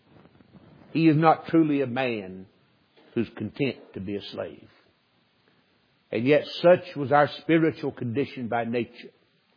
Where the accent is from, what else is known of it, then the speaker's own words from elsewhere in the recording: Southern United States, United States; I'm a Southerner. I'm so much a Southerner that if I weren't a Southerner, I'd at least be ashamed.